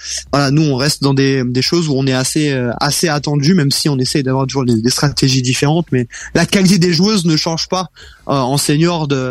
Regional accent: Strasbourg, Grand Est, France; alors moi je suis strasbourgeois, donc pas du tout d'ici.

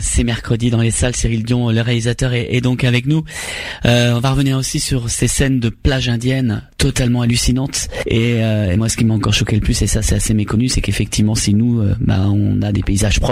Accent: France; il y a des choses qui sont faites aux animaux qu'on peut pas imaginer, nous, en tant que Français.

